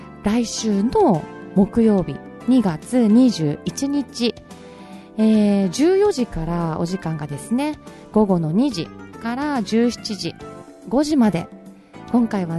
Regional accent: Nishihara, Okinawa, Japan; 私も西原町出身なので、西原町にねやっぱり生まれ育ってるわけなので、そこでも何か役に立つことをできないかなっていう思いもありましたし

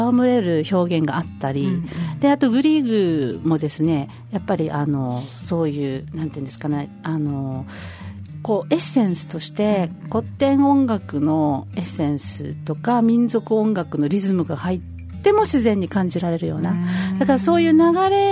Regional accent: Okinawa, Japan; なんとなく私沖縄の、ね、出身なんで

